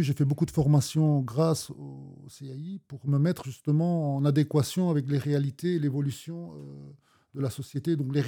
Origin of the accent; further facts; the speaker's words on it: Namur, Wallonia, Belgium; Je suis Namurois de naissance. Je suis le fils d'un immigré qui a immigré dans les années 70 suite à l'appel de la Belgique pour la main-d'œuvre étrangère. J'ai fait tout mon parcours ici.